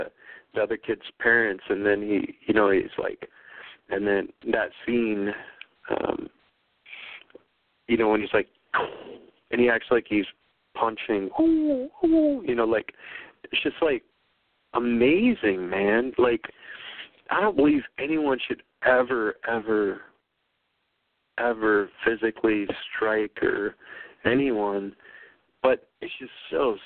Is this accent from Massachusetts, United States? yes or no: no; South Dakota, United States; You know, it's interesting because I'm from South Dakota, and we did some partying growing up.